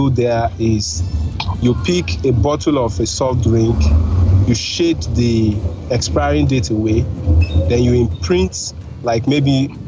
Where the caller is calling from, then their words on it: United Kingdom; Yeah, I'm calling you from the UK.